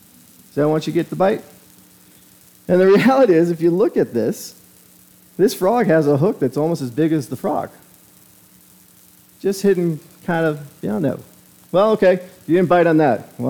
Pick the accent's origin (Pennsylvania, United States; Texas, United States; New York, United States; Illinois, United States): New York, United States; If you know anything about me, I grew up in New York on the Long Island Sound. So we had some great saltwater fishing.